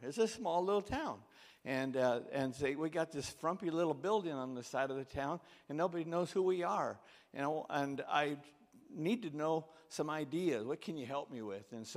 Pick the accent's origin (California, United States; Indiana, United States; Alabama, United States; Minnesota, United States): California, United States; So, but then we came from Northern California. We came to the Midwest